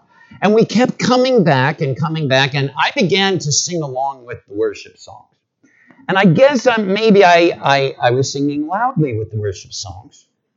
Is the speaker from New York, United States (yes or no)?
yes; Brooklyn, New York, United States; And I'm thinking, I'm from Brooklyn. I have no idea what the guy's talking about.